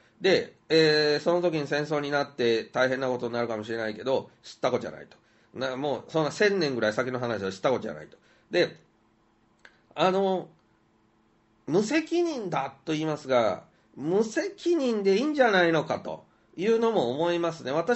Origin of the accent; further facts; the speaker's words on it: Kansai, Japan; やっぱ関西人なので、その、大真面目じゃないんだよねっていうところはお許しください。